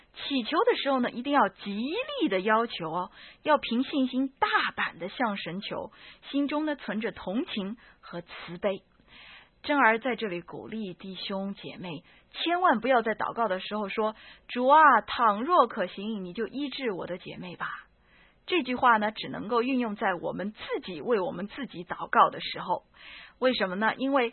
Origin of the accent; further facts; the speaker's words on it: China; 就按照我们中国人的规矩来看看